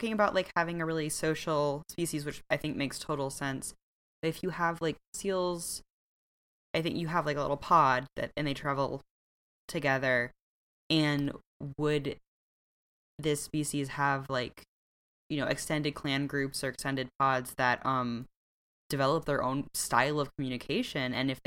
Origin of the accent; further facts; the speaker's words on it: Michigan, United States; This shows I'm from Michigan, where they're like, it's a big thing.